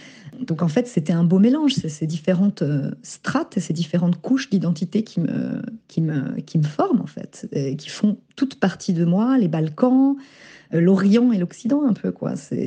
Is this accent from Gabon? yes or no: no; France; born there; Moi, je me sens française, je suis née en France